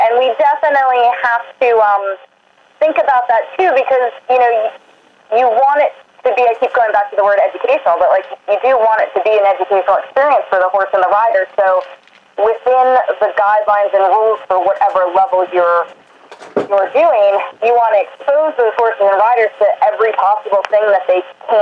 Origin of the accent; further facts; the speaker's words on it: Maryland, United States; And I grew up at Wauradaka in Maryland